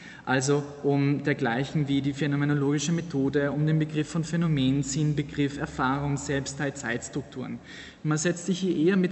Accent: Vienna, Austria; Ich komme aus Wien, ich bin Doktorand hier.

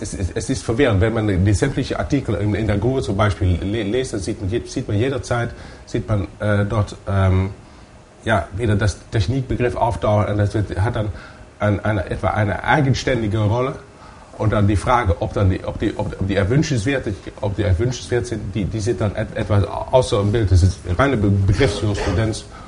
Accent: Netherlands; German is a second language; ich bin Holländer, es gibt bei uns diese neue Art von Schlittschuhlaufen

